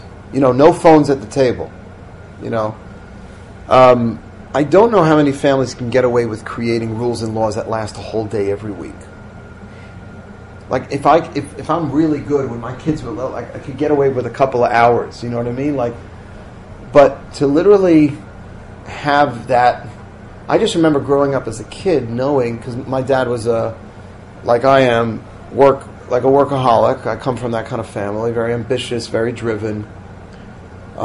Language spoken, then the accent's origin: English; Queens, New York, United States; I used to have to walk 20, 30 minutes to the next neighborhood. I grew up in Queens.